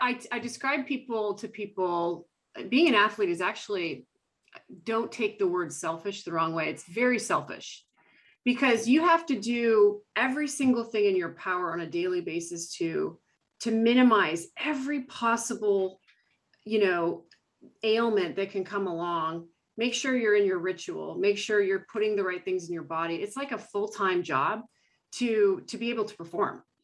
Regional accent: Canada; And I'm Canadian.

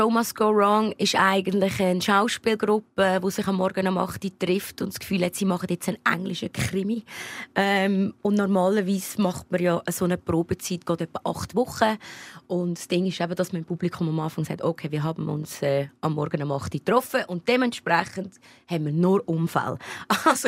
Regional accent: Lucerne, Switzerland; in dem Quartier oder dort in Luzern, wo ich aufgewachsen bin

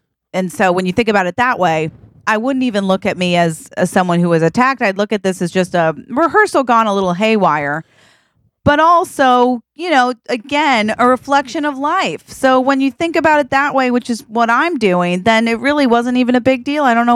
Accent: Boring, Oregon, United States; I'm very masculine. Yeah. Because I grew up in Boring, Oregon.

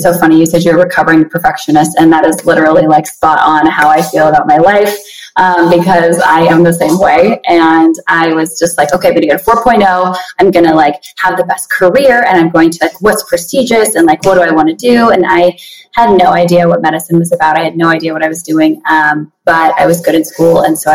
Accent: Montana, United States; now in Las Vegas, United States; I grew up in Montana, born and raised up there.

